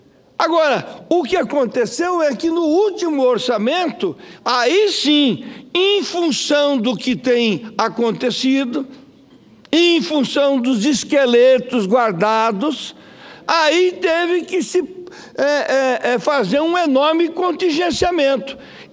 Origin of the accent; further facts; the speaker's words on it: Mato Grosso do Sul, Brazil; lá no meu estado, o Mato Grosso do Sul, historicamente, nós nunca fomos parceiros do PT